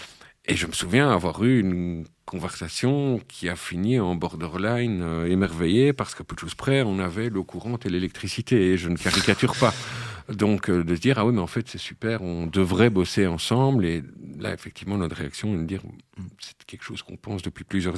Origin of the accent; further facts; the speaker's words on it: Charleroi, Wallonia, Belgium; on va pas, en tant que Carolo, pouvoir réellement concurrencer Anvers ou Gand.